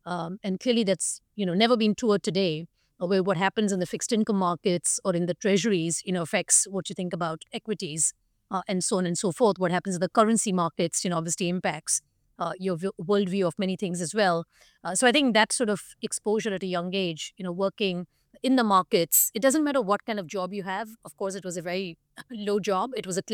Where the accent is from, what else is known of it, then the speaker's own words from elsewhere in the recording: India; back home when I grew up in India, women tend to have a subordinate role.